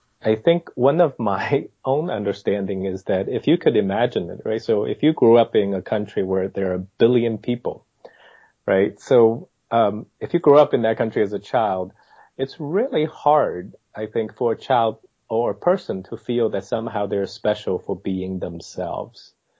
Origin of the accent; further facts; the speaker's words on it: China; English is a second language; moved away as an adult; now in Pittsburgh, United States; when you were growing up in China. So anyhow, in 1999, I came to Pittsburgh to study child psychology in a doctoral program at Carnegie Mellon University.